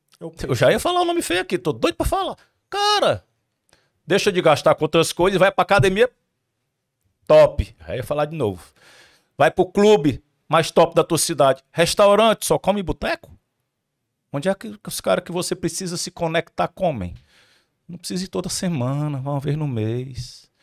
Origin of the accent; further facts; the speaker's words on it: Ceará, Brazil; Eu sou cearense. Então, como bom cearense, já explicando